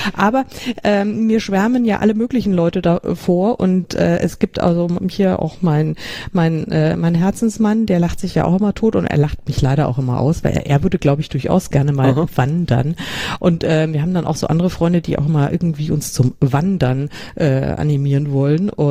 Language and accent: German; Bavaria, Germany; vielleicht liegt es an meiner Kindheit in den 70er Jahren und ich komme ja aus Bayern und wir waren dann gerne mal irgendwie in den Bergen